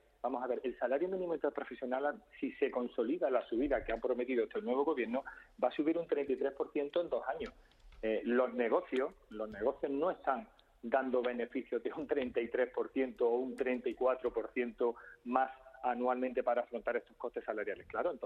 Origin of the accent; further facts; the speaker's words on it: Andalusia, Spain; yo soy andaluz